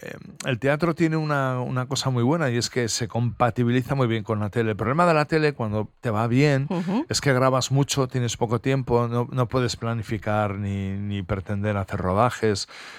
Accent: Basque Country, Spain; Como buen vasco, aguanto.

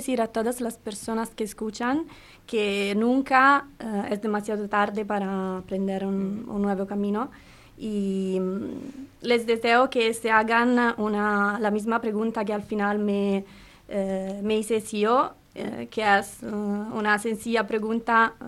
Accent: Rome, Lazio, Italy; Spanish is a second language; now in Bilbao, Spain; Sí, yo soy de Roma.

